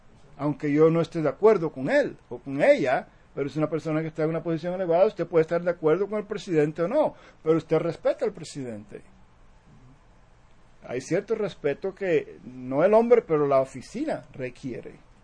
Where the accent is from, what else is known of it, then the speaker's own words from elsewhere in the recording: Cuba; moved away; si cuando yo vine de Cuba, yo no debía haberme quedado en Cuba